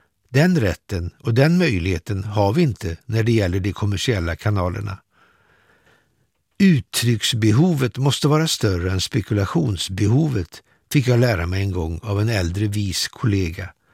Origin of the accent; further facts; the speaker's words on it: Trollhättan, Västra Götaland County, Sweden; Jag är född 1950 i Trollhättan och där tillbringade jag 50-talet och 60-talet. Mina första 9 år bodde vi i en lägenhet med ett rum och kök på övervåningen hos en skomakare. 1959 flyttade vi till ett litet radhus som låg granne med Edsborg